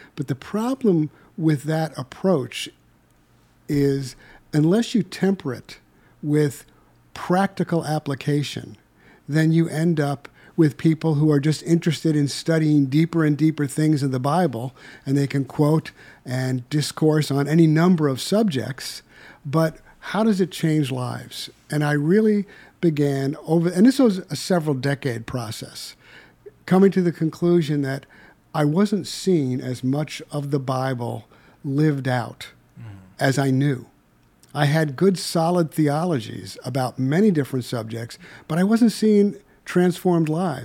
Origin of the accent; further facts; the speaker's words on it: New York City, New York, United States; Well, I was raised in the Catholic Church in New York City in an Irish Catholic neighborhood.